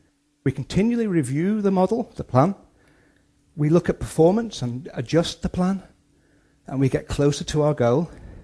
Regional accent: Liverpool, North West England, United Kingdom; I'm from Liverpool, okay?

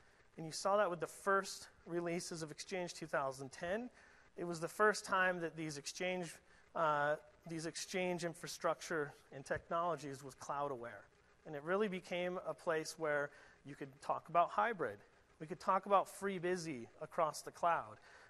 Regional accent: Seattle, Washington, United States; I live in Seattle. I grew up in Seattle.

